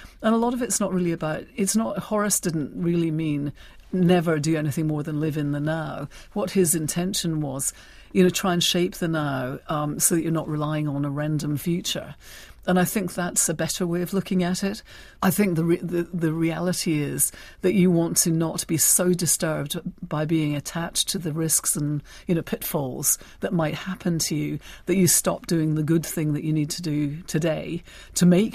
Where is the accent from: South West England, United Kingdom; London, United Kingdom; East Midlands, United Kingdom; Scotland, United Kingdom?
Scotland, United Kingdom; I grew up in the Highlands of Scotland.